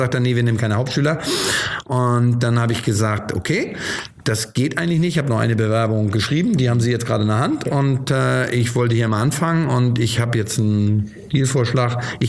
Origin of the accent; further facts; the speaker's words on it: Hamburg, Germany; ich bin als Hamburger